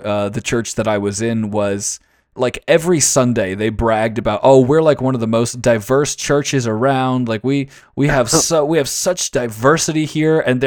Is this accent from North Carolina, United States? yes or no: yes; North Carolina, United States; Yeah, I'm from North Carolina, currently living in Tennessee, so it's still very heavy where I am.